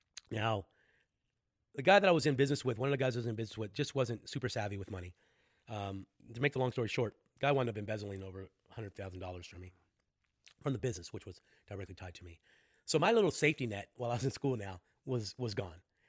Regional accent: New Orleans, Louisiana, United States; I grew up in New Orleans, right? So what I saw was a bunch of creatives, okay? But they were all like street artists.

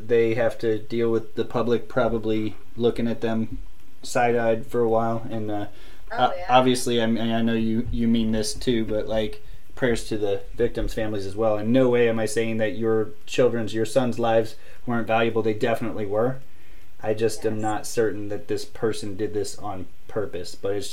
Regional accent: Canton, Ohio, United States; I'm from Canton originally. Christina's from that same area. So we're Ohio people, so this is kind of a hometown thing.

